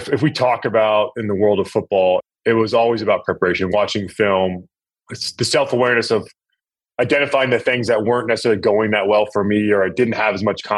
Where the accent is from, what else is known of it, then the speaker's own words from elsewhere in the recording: Dallas, Texas, United States; which I grew up in Dallas.